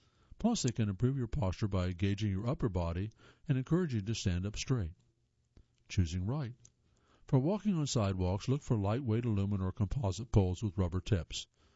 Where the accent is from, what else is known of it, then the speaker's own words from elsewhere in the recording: Colorado, United States; I'm from Colorado and grew up camping, so I'm tough to rattle.